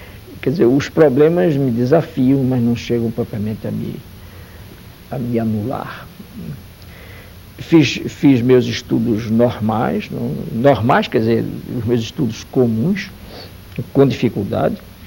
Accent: Recife, Pernambuco, Brazil; born there; eu nasci no Recife há muito tempo atrás. Nasci numa família de classe média, bem comportada

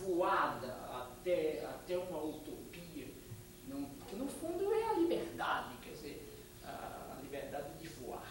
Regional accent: Recife, Pernambuco, Brazil; born there; essa é a casa exatamente onde eu nasci e que há 3 anos atrás ou 4 foi demolida. E eu confesso que eu fui ao Recife

